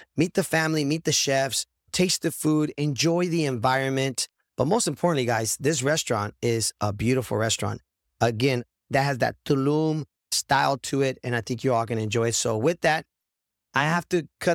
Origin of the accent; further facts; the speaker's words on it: Santa Ana, California, United States; And you started your first truck 23 years ago in Santana, which is, by the way, my hometown.